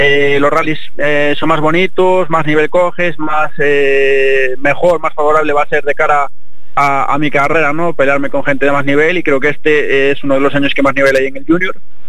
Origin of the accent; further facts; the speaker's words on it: Arteixo, Galicia, Spain; para mí es un orgullo llevar a mi pueblo por todo el mundo.